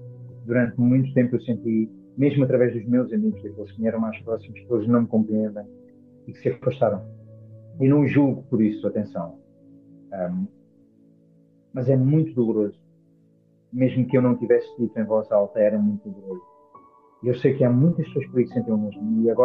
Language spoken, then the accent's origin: Portuguese; Elvas, Portalegre, Portugal; Foi aqui que eu nasci, em Elvas, foi aqui que eu cresci até uma certa altura, até sair, até ir para uma instituição e regressei há mais ou menos 4 anos.